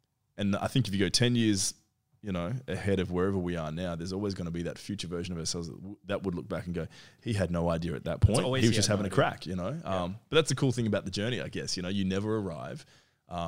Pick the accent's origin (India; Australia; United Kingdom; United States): Australia; Perth, Western Australia; moved away as an adult; also born or lived in New Zealand; So I was born in New Zealand. We came out when I was just a toddler. The whole family, immediate family, came over to Perth. Some came to Sydney. Did most of my growing up in Perth. Yeah. WA. And moved out here in 2006.